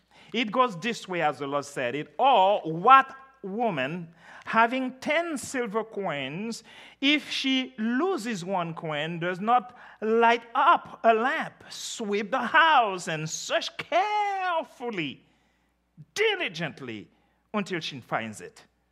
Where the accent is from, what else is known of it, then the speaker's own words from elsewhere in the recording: Haiti; Now, when I grew up in Haiti, I lived a stone's throw from the most famous comedian in the history of the country.